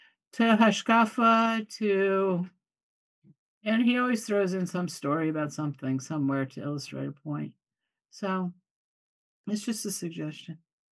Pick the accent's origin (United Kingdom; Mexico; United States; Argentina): United States; Milwaukee, Wisconsin; I'm from Milwaukee, Wisconsin